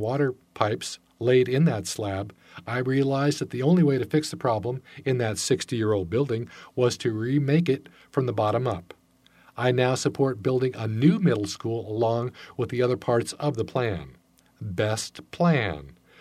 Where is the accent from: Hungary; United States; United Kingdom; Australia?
United States; Jefferson; I grew up in Jefferson. I graduated from Jefferson High School in 1998. I bought my first home in Jefferson, and I will buy my next home in Jefferson.